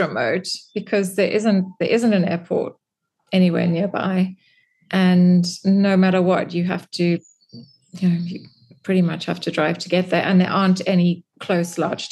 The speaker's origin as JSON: {"language": "English", "country": "South Africa", "lives_now": "London, United Kingdom", "said": "I'm South African originally, so I still have family in Johannesburg, and I go and visit them on the way."}